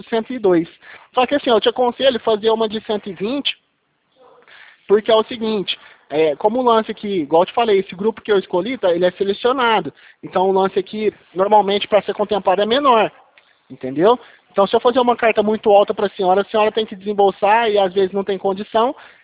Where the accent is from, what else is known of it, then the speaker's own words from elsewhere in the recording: Franca, São Paulo, Brazil; eu sou de Franca aqui